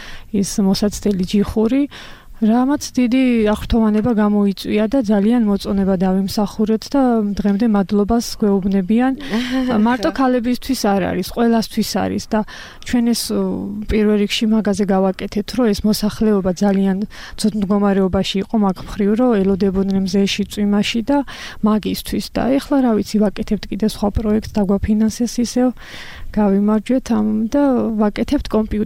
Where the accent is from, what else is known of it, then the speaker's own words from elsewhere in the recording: Mtskheta-Mtianeti, Georgia; ეს ქედები, მიტომო ქვემო ქედში ძირითადად უფრო ფშავლები ცხოვრობენ და იქიდან ვარ წარმოშობით, მთიდან